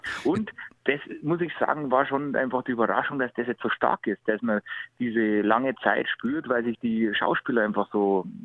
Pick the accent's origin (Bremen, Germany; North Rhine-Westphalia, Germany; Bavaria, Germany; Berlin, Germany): Bavaria, Germany; Hausham; Dann habe ich mein Heimatort Hausham reingesetzt.